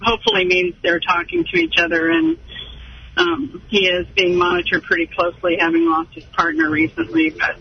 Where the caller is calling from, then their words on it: Raytown, Missouri, United States; I'm calling from Raytown, actually.